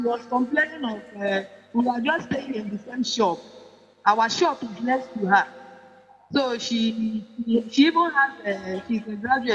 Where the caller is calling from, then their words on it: Nicaragua; calling from Nicaragua.